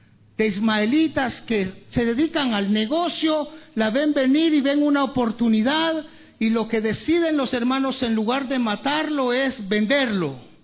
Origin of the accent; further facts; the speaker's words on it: El Salvador; moved away as an adult; now in Guatemala; Yo soy de El Salvador y vine a Guatemala a fundar una misión con mi familia, con mi esposa y con mi hija.